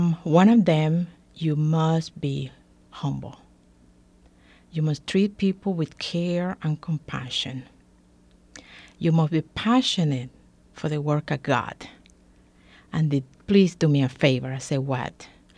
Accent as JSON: {"language": "English", "country": "Panama", "lives_now": "Corpus Christi, United States", "said": "Originally, I'm from Panama. Came to the States. I've been married for 34 years. Came to the States with my GI. And spent a long time in Europe."}